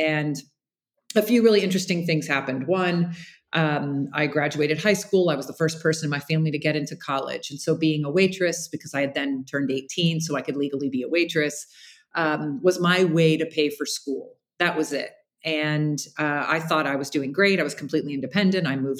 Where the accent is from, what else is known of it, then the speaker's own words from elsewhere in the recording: Jacksonville, Florida, United States; The very short version is I grew up in Jacksonville, Florida. I'm the oldest of three girls.